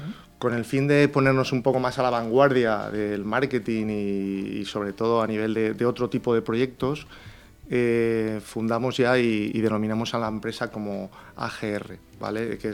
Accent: Cheste, Valencian Community, Spain; camino a Cheste, sí, mi pueblo.

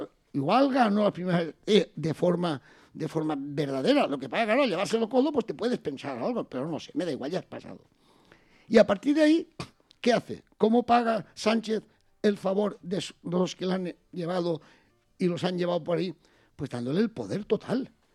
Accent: Chirivella, Valencian Community, Spain; el primer pueblo que dieron el mitin fue mi pueblo, Chirivella.

